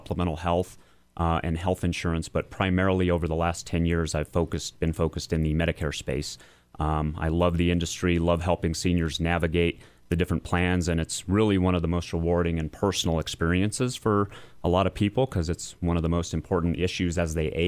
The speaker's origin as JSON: {"language": "English", "town": "Trinidad", "region": "Colorado", "country": "United States", "said": "I'm from Trinidad, Colorado, which is a little small town in southern Colorado."}